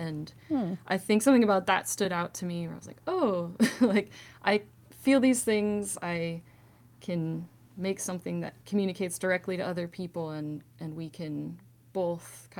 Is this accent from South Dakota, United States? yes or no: yes; Rapid City, South Dakota, United States; also born or lived in Wyoming / Oregon; I didn't really start writing music until I moved away from Rapid City back in 2013. I moved for some different relationships and stuff, lived in Wyoming and Oregon, and then moved back here in 2019. But I'm from the Black Hills.